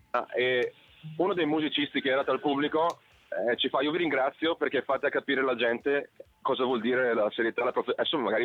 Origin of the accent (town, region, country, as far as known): Bergamo, Lombardy, Italy